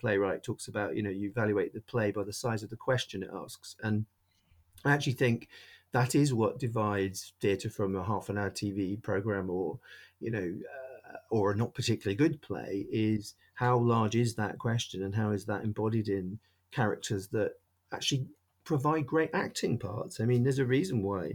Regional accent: Coventry, West Midlands, United Kingdom; I'm from Coventry originally

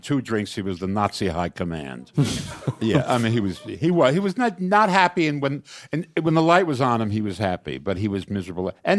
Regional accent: New Jersey, United States; I grew up in Jersey and we avoided them.

